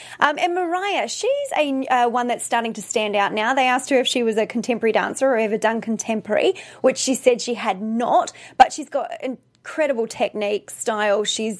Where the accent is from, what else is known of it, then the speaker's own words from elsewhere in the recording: New Zealand; I'm a Kiwi.